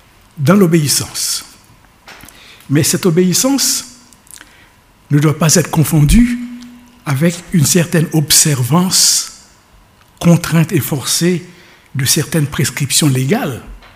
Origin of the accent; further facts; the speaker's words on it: Haiti; de raconter une histoire qui circulait chez nous, à Haïti, dans mon enfance.